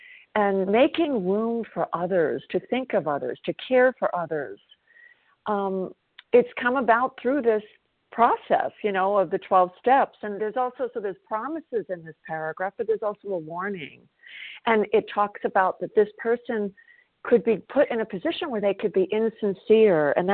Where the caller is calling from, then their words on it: South Carolina, United States; I'm a recovered compulsive overeater. I'm calling from South Carolina